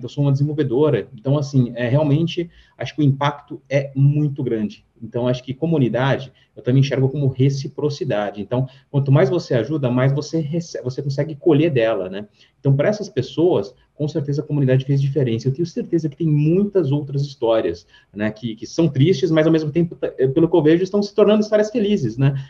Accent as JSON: {"language": "Portuguese", "country": "Venezuela", "moved": "as an adult", "lives_now": "Brazil", "said": "eu sou venezuelano. Eu me refugiei do país pelas questões socioeconômicas que vivíamos. E só que eu era professor de matemática na Venezuela."}